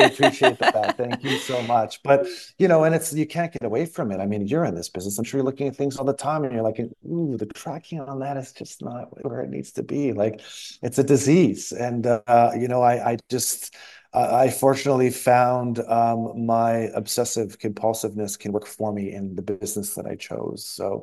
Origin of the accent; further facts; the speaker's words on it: Toronto, Ontario, Canada; I was born and bred in Toronto.